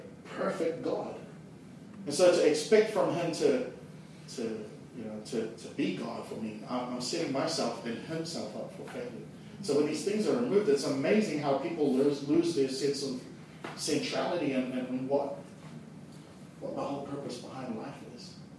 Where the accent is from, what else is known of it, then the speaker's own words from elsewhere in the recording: Singapore; You know, I come from Singapore where people are defined by their or the careers.